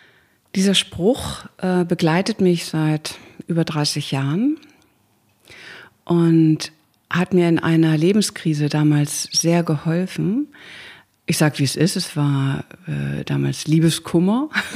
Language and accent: German; Hamburg, Germany; born there; ich bin Künstlerin hier in Hamburg, ich bin hier in Hamburg geboren